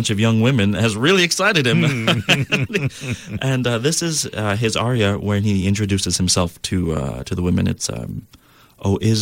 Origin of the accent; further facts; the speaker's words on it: New York City, New York, United States; I grew up in New York City, and a lot of people don't really think of it as a tight community or as a nurturing community. But for me, growing up in Queens and having a family that's from New York